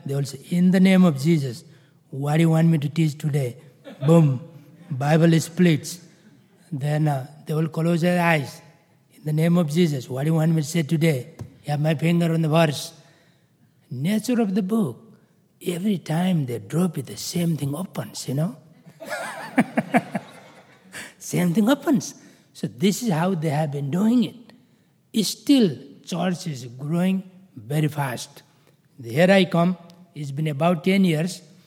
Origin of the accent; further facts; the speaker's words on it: Nepal; now in Eastern Nepal; I have so many demand from West Nepal. So that's where I was born. I was born from West. I'm from West. I'm in East now.